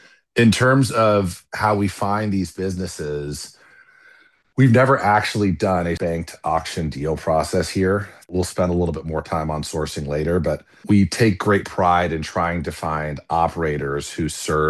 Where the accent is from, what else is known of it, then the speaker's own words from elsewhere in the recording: Baltimore, Maryland, United States; also born or lived in Detroit / US Virgin Islands / Texas; I grew up all over this country. So I was born in Detroit. I grew up in East Baltimore, the U.S. Virgin Islands, Southern Texas, right near the Mexican border.